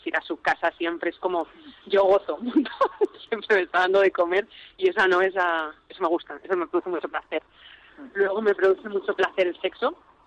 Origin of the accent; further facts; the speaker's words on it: Ávila, Castile and León, Spain; also born or lived in Salamanca; yo es que soy de Ávila y me gusta mucho la carne y la ternera y todo eso. Y pues eso, también he nacido en Salamanca, que es de Ávila